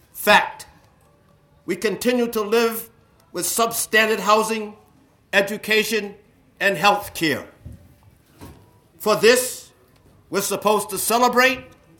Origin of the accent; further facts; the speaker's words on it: United States; As an Indian man, this national day of giving thanks leaves so much to be desired.